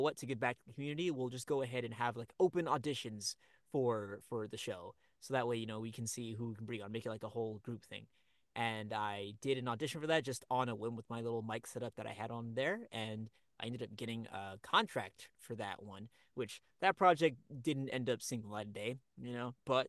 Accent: Miami, Florida, United States; also born or lived in Brooklyn, United States; So I grew up in Miami, Florida. So that's where I did all my schooling. I was born in Brooklyn, but grew up for the most part in Miami.

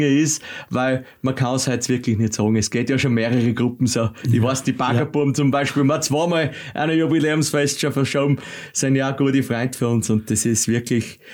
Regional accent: Gasen, Styria, Austria; ich bin aus Gasen

